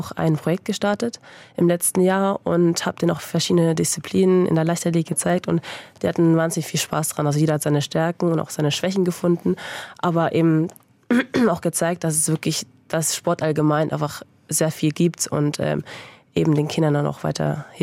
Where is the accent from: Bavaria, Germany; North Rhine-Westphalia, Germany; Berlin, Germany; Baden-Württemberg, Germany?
Baden-Württemberg, Germany; Freiburg; Ich bin in Freiburg aufgewachsen.